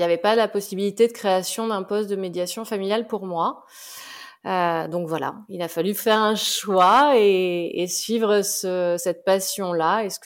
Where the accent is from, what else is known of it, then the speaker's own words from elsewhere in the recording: Nouvelle-Aquitaine, France; j'ai très bientôt 45 ans. Je vis près de Bordeaux et je suis native de la région bordelaise. Voilà, d'accord, donc je suis restée près de chez moi.